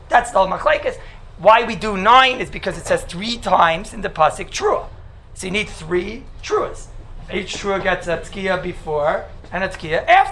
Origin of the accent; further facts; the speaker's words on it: United States; And where I grew up in America, the way a Shvarim sounded was something like this.